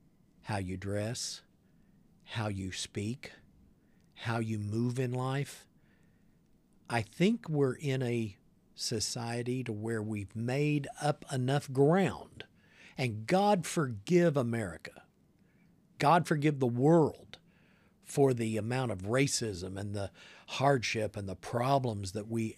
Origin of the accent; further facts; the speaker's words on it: Kansas, United States; also born or lived in Tulsa, Oklahoma; And I was raised back in Kansas, born in Tulsa, Oklahoma, raised in Kansas. We only had maybe a dozen black families in our entire community.